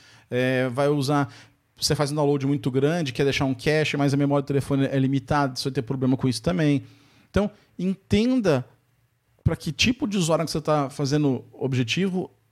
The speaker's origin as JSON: {"language": "Portuguese", "country": "Brazil", "said": "a gente talvez como brasileiro devia ter isso até mais em mente"}